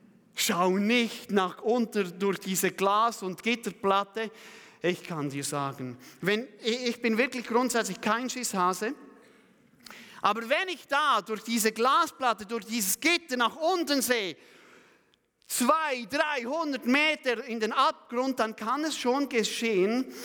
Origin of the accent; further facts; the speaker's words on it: Switzerland; und ich bin Schweizer, ich zähle mich also wirklich zu 100% dazu